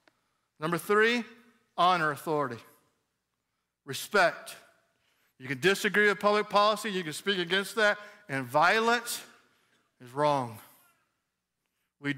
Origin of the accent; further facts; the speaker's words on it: United States; First of all, as an American, I entered into Egypt legally.